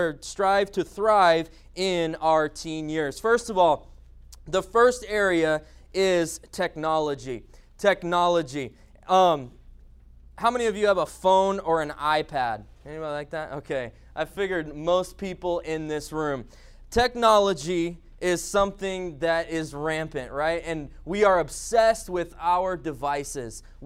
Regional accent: Philippines; I grew up in the Philippines as a missionary kid

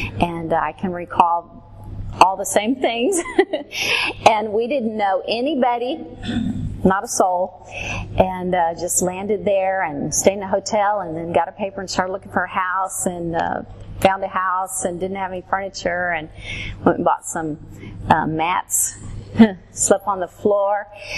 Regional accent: Texas, United States; I was born in Texas. I grew up in Texas. I was raised in a pastor's home.

